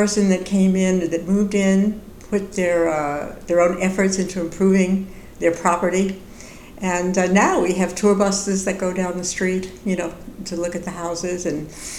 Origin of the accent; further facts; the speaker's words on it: New York, United States; now in Detroit, United States; And he's from Texas, I'm from New York.